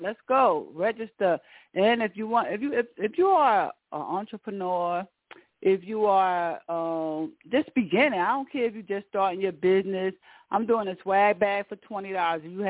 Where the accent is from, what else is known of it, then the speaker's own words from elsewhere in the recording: Newark, New Jersey, United States; born and raised in Newark, New Jersey.